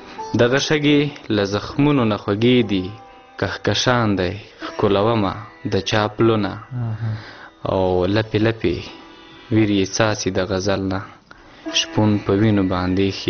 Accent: Khyber Pakhtunkhwa, Pakistan; now in Qila Saifullah, Pakistan; د جنوبي وزیرستان اوسېدونکی یم او فلحال دلته جنوبي پښتونخوا ته راغلی یم چې دلته په کلا سیف الله کې ژوند کوم.

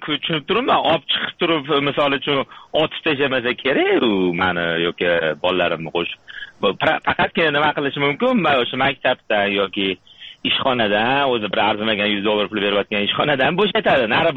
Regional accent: Tashkent, Uzbekistan; now in North America; O'zim Toshkentlikman.

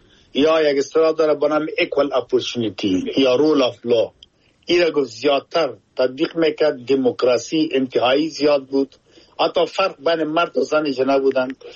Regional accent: Afghanistan; now in United Kingdom; ما افغان هستم در انگلستان زندگی می کنم. یکی خودم افغان هستم،

